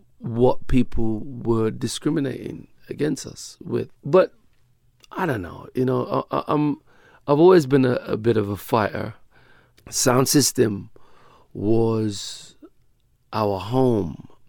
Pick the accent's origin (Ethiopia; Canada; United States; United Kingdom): United Kingdom; England; being born and growing up in England